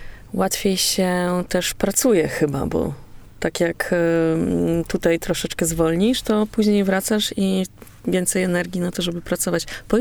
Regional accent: Warsaw, Masovian Voivodeship, Poland; Natomiast ja jestem z Warszawy. I ja strasznie tęsknię za tym miejscem i tam jest prawie cała moja rodzina.

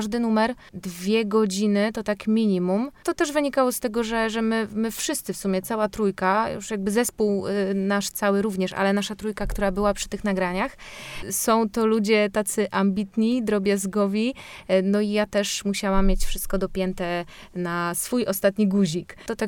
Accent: Olsztyn, Warmian-Masurian Voivodeship, Poland; W większości jesteśmy stąd. Jeśli chodzi o nas, to już wiadomo, że my wybyliśmy do stolicy

